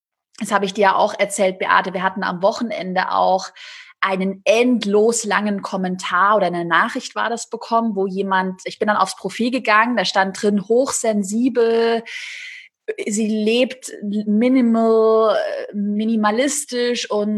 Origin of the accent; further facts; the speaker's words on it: Baden-Württemberg, Germany; accent: Swabian; Vielleicht triggert ja jemand meine Haarfarbe oder mein schwäbischer Dialekt.